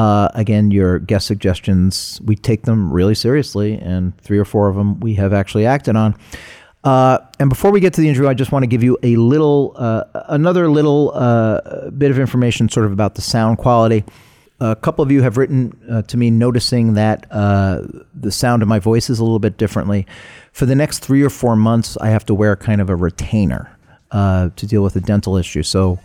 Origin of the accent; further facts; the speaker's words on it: Brooklyn, New York, United States; I really needed to do was establish really fast to Chuck that I knew who the hell he was and that I was from Brooklyn.